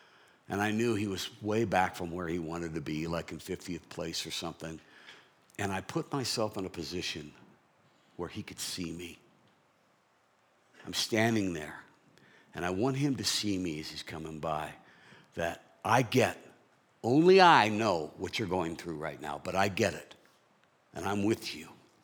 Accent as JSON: {"language": "English", "town": "Los Angeles", "region": "California", "country": "United States", "tie": "born or raised there", "said": "because I grew up in Los Angeles, so I got to see a lot of football at the Coliseum growing up."}